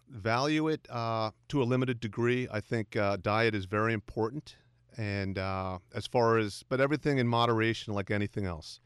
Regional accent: Pittsfield, Massachusetts, United States; Oh, my God. I actually did. I can't believe it.

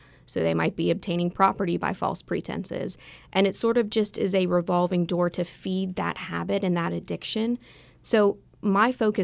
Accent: Wilmington, North Carolina, United States; So I grew up here in Wilmington, was born and raised. I graduated from Hoggard High School. I then went off to college in Florida.

